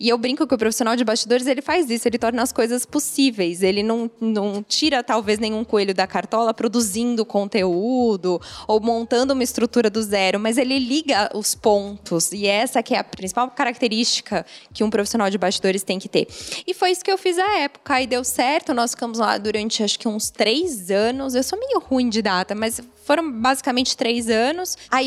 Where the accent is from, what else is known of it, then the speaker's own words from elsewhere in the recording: São Paulo, Brazil; also born or lived in Campinas; Eu sou de São Paulo, mas à época eu morava em Campinas e fiz faculdade lá.